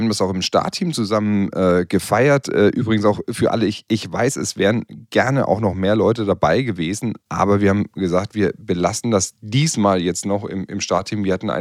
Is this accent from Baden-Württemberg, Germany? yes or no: no; Bavaria, Germany; Ja, also als Franke werde ich nochmal gucken